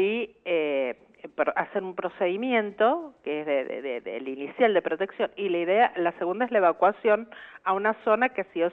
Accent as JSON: {"language": "Spanish", "region": "Mendoza", "country": "Argentina"}